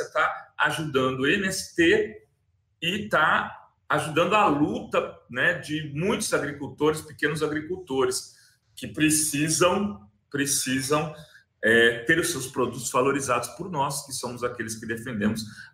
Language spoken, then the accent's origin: Portuguese; Brazil; O Brasil é lindo, né? Eu sou muito brasileiro. Às vezes eu penso em sair do país e depois eu falo, puta, mas quanto tempo eu aguento fora do Brasil?